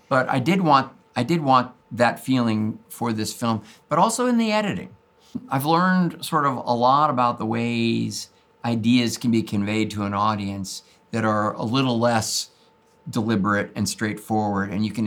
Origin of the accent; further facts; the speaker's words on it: Burbank, California, United States; Just another day growing up in Burbank, California.